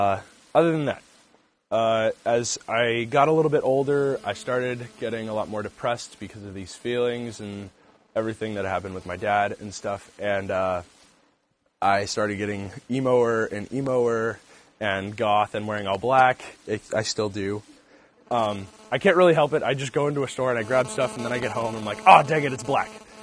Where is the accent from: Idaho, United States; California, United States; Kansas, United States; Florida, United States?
Idaho, United States; I am adopted, I was from Idaho, my birth parents had me when they were 17-ish.